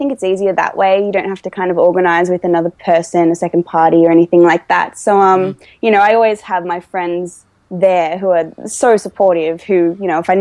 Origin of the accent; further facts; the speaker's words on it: Wagga Wagga, New South Wales, Australia; I studied acting in my hometown of Wagga Wagga